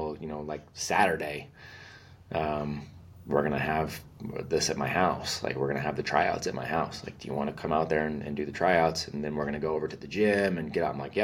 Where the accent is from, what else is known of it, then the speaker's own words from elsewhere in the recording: California, United States; But that guy is from my hometown, in California. So I grew up training under him